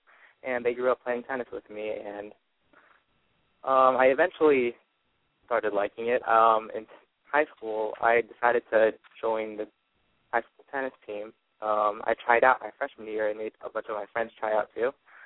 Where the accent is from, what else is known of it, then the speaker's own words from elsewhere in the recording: Maryland, United States; I grew up in southern PG County, Maryland. I'm Filipino-American.